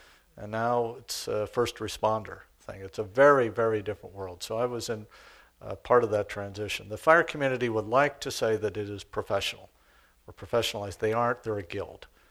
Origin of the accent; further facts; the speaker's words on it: Arizona, United States; I'm from Arizona. We just had 1 million acres burn.